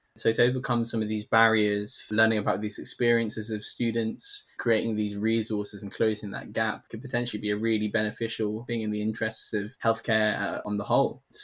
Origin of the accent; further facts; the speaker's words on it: Margate, South East England, United Kingdom; For me, my parents are both from Sri Lanka. They came in the 90s. I grew up in Margate in Kent, and I spent the last 4 years living in Brighton as a student.